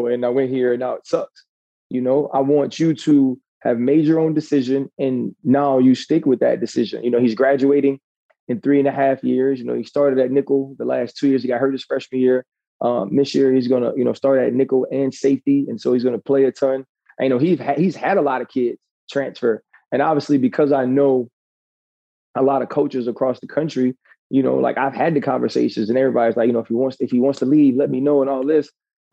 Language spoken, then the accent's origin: English; Louisiana, United States; But I'm from Louisiana. So it was like you could wear a jacket like twice a year, you know.